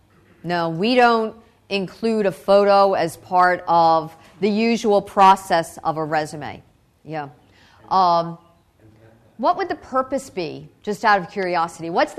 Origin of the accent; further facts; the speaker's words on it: United States; The perspective that I'm presenting here is not the Czech Tech presentation because I come from the United States.